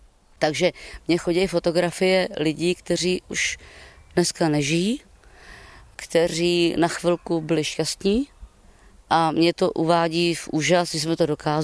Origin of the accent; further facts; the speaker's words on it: Plzeň Region, Czechia; u nás na Plzeňsku se tomu říká máselníci, méselníci, nebo pepici, žluťáci